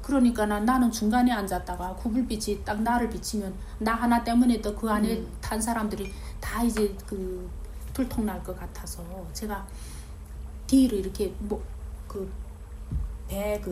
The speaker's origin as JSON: {"language": "Korean", "country": "North Korea", "tie": "born or raised there", "said": "북한이 같은 느낌이 드는 거예요. 북한이 맨 산이지 않아. 그래서 어떻게 이게 딱 우리 고향에 온 것 같은"}